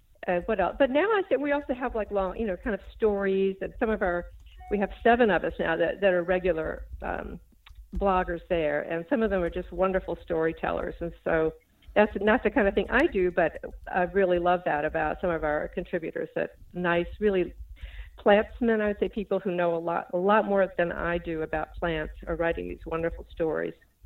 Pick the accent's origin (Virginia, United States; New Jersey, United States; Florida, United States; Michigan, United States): Virginia, United States; now in Maryland, United States; I grew up in Central Virginia, and my mother had been in Des Moines, had been from Des Moines. And, here in Maryland, I can grow pretty much the same plants.